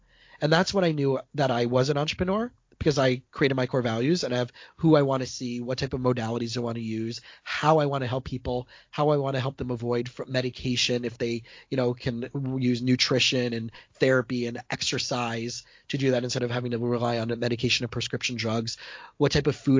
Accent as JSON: {"language": "English", "town": "Miami", "region": "Florida", "country": "United States", "tie": "born or raised there", "said": "And I came back to South Florida, where I grew up in Miami, Fort Lauderdale area."}